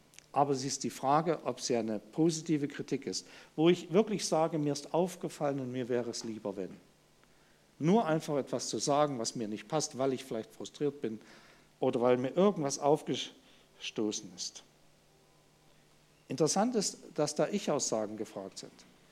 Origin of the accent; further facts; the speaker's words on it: Haina, Hesse, Germany; Wir sind in einer kleinen Gemeinde groß geworden in Haina.